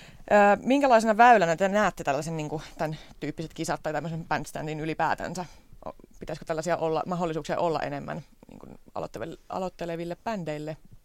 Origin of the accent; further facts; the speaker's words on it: Loimaa, Southwest Finland, Finland; mä en puhu nyt Loimaasta, vaikka mä oonkin kotoisin sieltä